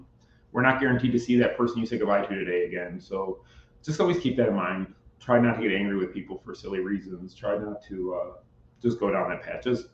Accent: Michigan, United States; And he was from Ohio, so we're from Michigan, so we had a lot to talk about and such.

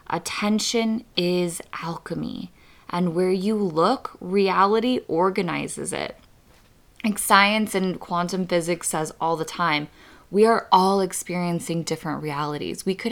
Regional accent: Texas, United States; 956, which is the area code of where I grew up in Texas.

